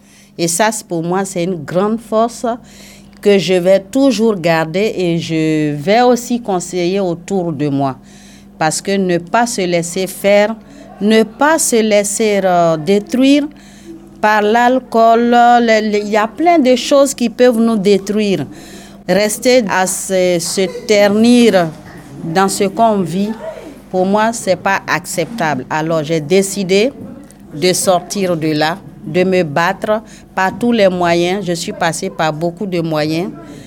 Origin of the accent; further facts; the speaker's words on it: Côte d’Ivoire; now in Rennes, France; Je suis originaire de la Côte d'Ivoire. Et je suis arrivée en France depuis 2011.